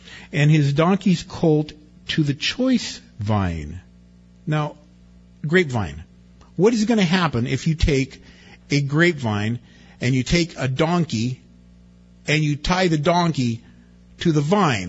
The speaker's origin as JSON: {"language": "English", "town": "Wilmington", "country": "United States", "tie": "born or raised there", "said": "when I was growing up in Wilmington, Wilmus, grapes were not bought that frequently. They were expensive. We didn't have a lot of money."}